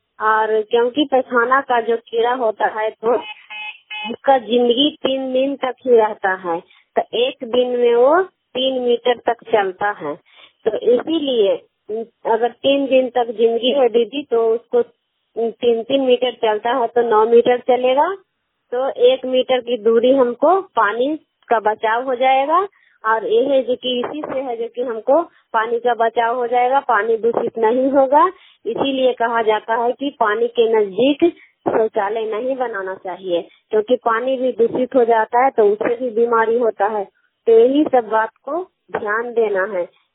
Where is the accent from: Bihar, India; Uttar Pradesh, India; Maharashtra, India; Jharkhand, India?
Bihar, India; Kailagaon; मैं कैलागांव नगर नौसा प्रखंड नालंदा जिला के निवासी हूँ।